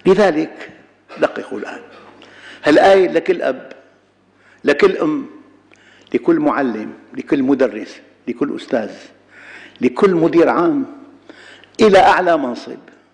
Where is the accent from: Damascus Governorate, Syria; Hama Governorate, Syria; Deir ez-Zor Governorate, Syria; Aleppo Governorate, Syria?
Damascus Governorate, Syria; Damascus; في جامع عندنا بالشام، هذا الجامع بحي تراسي، سوق ساروجة اسمه،